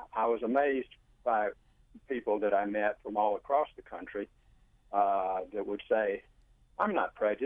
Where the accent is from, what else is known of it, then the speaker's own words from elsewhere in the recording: Alabama, United States; moved away as an adult; now in Maryland, United States; I grew up in the Deep South. I grew up in Alabama, and I moved to Maryland by way of the Army